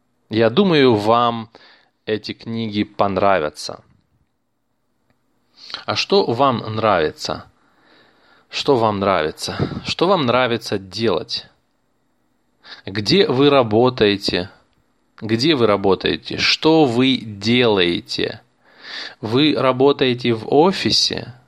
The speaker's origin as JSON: {"language": "Russian", "country": "Russia", "said": "Я не американец, и я не украинец, я русский. Я из России. Я живу в России."}